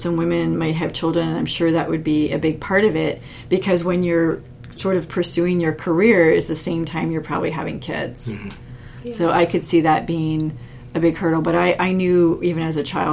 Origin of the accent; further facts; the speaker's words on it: Canada; maybe it's because I'm Canadian. I'm too polite Canadian